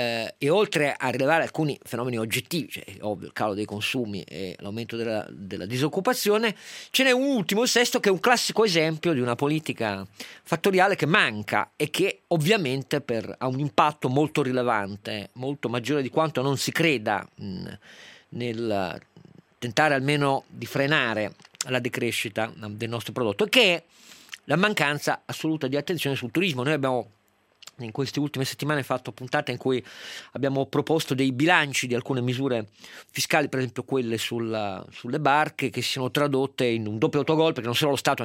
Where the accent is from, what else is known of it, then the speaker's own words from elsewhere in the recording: Piedmont, Italy; questo è quello che spiega per me che sono piemontese